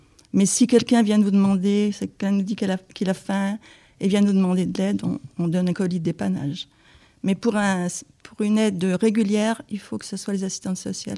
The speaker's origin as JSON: {"language": "French", "town": "Villefranche", "country": "France", "said": "je suis originaire de Villefranche, j'étais enseignante et après avoir beaucoup circulé pour des raisons de travail, je suis revenue sur Villefranche"}